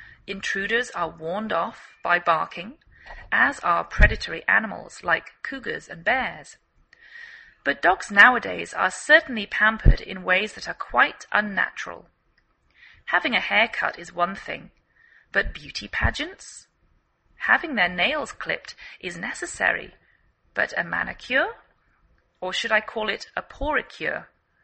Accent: England, United Kingdom; now in United States

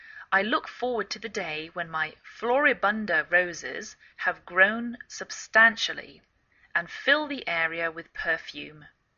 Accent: England, United Kingdom; now in United States

